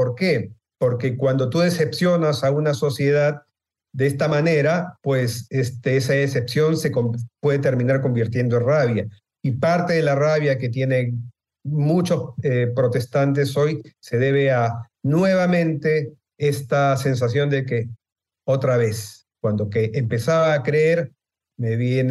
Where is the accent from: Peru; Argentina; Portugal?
Peru; eso que yo tanto me preocupa en mi país, que cuando no hay instituciones enraizadas, uno termina creyendo que un mesías va a venir a sacarte